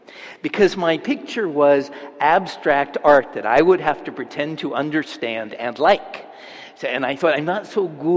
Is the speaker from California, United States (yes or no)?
yes; Alameda, California, United States; I grew up in Alameda, the Isle of Style in the East Bay.